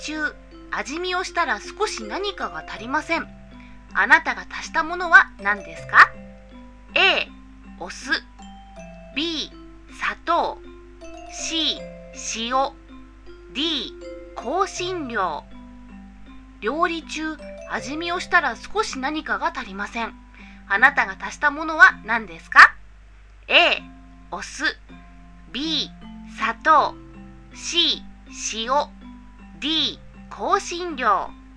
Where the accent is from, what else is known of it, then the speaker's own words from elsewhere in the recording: Fukushima, Japan; born there; そうですね、生まれは福島なんだけど、